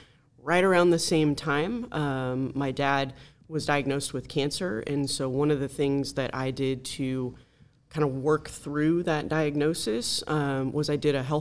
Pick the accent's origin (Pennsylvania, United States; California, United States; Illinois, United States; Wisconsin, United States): California, United States; San Fernando Valley; now in Simi Valley, United States; So I am a born and raised California native. I grew up in the San Fernando Valley, went to college at Cal State Northridge. Now live in Simi Valley